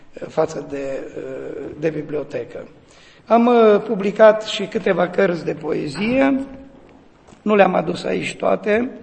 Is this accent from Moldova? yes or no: no; Bistrița-Năsăud, Romania; Noi mergeam, noi năsăudeni, eu sunt de lângă Năsăud